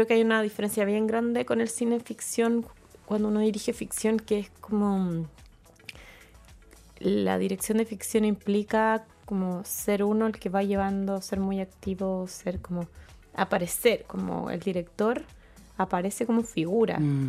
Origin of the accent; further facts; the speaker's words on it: Santiago, Santiago Metropolitan, Chile; Soy santiaguina, nunca me he movido de aquí, sí.